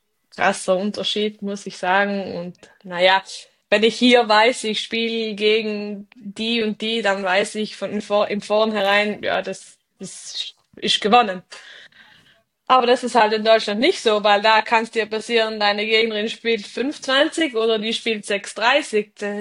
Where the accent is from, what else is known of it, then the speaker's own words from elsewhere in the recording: Trentino-Alto Adige, Italy; Also bei uns in Südtirol ist es ja nicht so, dass wir bei jedem Training einen Coach da haben